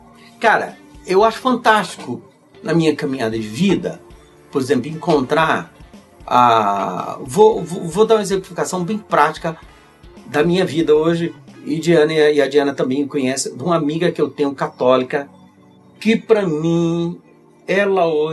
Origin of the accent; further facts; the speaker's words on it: Fortaleza, Ceará, Brazil; eu conheci essa igreja na época da minha infância lá em Fortaleza. Aquela clássica Assembleia de Deus, muito rigorosa.